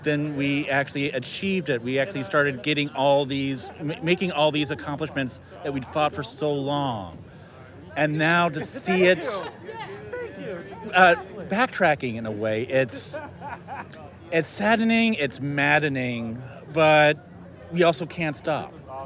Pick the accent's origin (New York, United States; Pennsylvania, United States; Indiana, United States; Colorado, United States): Indiana, United States; now in Illinois, United States; It's one of the reasons I actually even moved to Illinois. I'm originally from Indiana.